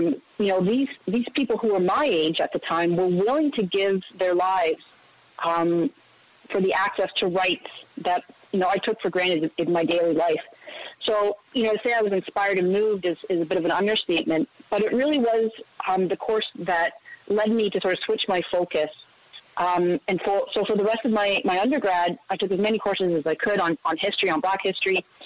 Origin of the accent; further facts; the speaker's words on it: Guelph, Ontario, Canada; I grew up here in Guelph, spent a lot of time with my grandparents who are from Italy.